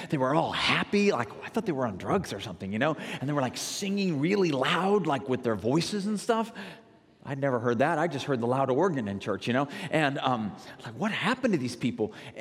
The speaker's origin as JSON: {"language": "English", "region": "California", "country": "United States", "tie": "born or raised there", "lives_now": "Texas, United States", "said": "Now, I live in Texas, but I haven't always. You probably tell by the way I talk. I grew up in California, and we live near Tyler, Texas."}